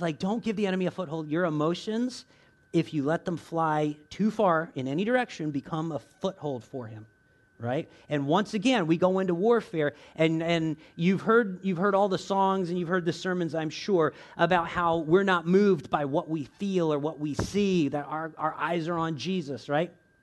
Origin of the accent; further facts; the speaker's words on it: Florida, United States; Hey, I'm from Florida, and you know what? Hey, there was a lot of that going on down there.